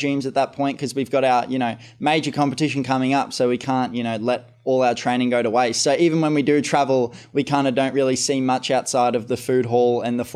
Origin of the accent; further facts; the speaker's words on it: Gold Coast, Queensland, Australia; Yeah, my hometown. So it was an experience, that's for sure.